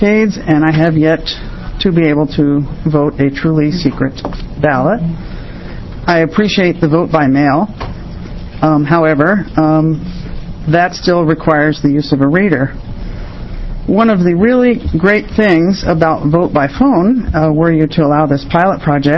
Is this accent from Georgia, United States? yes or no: no; Eugene, Oregon, United States; I'm from Eugene.